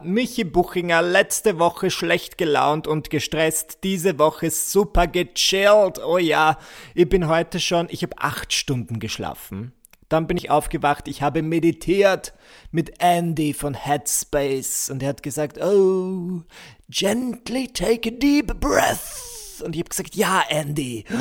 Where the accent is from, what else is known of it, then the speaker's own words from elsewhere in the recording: Mühlendorf, Burgenland, Austria; now in Vienna, Austria; Ich fahre ja sonst immer in meine Heimatgemeinde Mühlendorf im Burgenland und verbringe das Weihnachtsfest mit meiner Family. Und so als kleiner Kontext, Mühlendorf ist von Wien 40 Minuten entfernt.